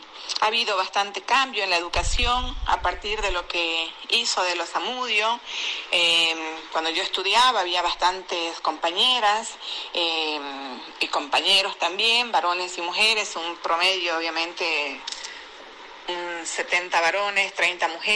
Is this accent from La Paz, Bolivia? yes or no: yes; La Paz, Bolivia; born there; Si bien yo nací en La Paz, en un lugar donde hace mucho frío, a una altura de 3.600 metros sobre el nivel del mar, entonces, y de pronto que mis padres, mi mamá, que mi mamá es oriental, es del Beni, una zona amazónica, tierra plana